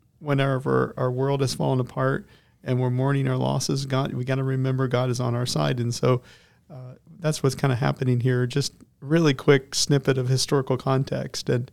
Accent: Ligoti, Indiana, United States; moved away as an adult; So I grew up in Ligoti, Indiana, and I moved there when I was 3 years old, moved away when I was 24 years old.

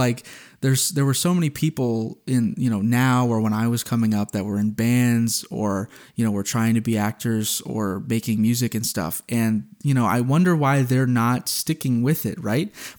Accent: New Brunswick, Canada; I'm from New Brunswick, and sometimes depending on how far west you are, they go, "What?

